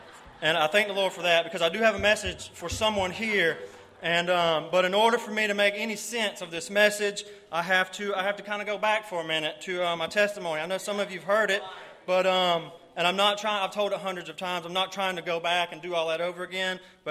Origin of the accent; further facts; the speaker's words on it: Georgia, United States; I'm used to talking slow because I'm from South Georgia.